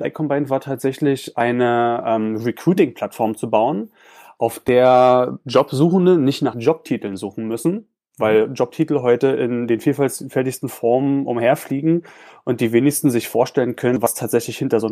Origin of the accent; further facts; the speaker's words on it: Berlin, Germany; also born or lived in Hannover; Ich bin 1987 in Berlin geboren und wohne auch in Berlin. Also wie man so schön sagt, eine echte Berliner Pflanze. Genau. Habe aber tatsächlich zwischenzeitlich auch in Hannover gewohnt und dort ein bisschen Hochdeutsch gelernt.